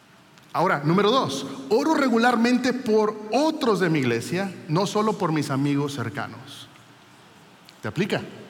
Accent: Monterrey, Nuevo León, Mexico; Como somos de Monterrey, decimos, ese me cae gordo, ya no quiero ir.

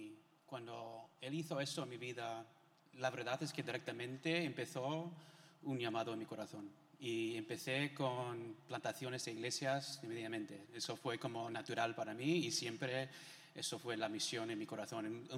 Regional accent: California, United States; born or raised there; also born or lived in New Jersey

